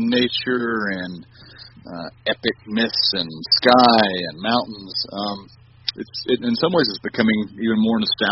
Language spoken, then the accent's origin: English; North Carolina, United States; Well, we are from North Carolina, though.